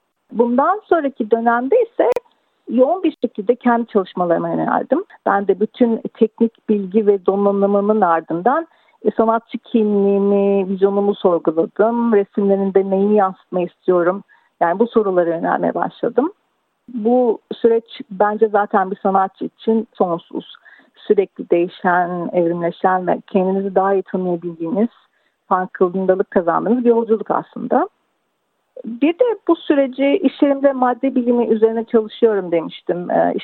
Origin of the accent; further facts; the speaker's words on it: Ankara, Turkey; moved away as an adult; also born or lived in Paris, France; now in Melbourne, Australia; 1967 yılında ben Paris'te doğdum. Bütün eğitimlerimi Ankara'da tamamladım. Ankara'da Orta Doğu Teknik Üniversitesi'nde gıda mühendisliği bölümünden mezun oldum. Mezun olduğum yıl, aynı yıl eşimle birlikte Melbourne'e yerleştim.